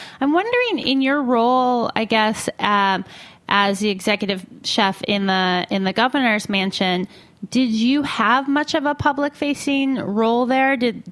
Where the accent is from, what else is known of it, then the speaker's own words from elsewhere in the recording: Michigan, United States; What? My home state. I feel like my mom made me pick plenty of blueberries.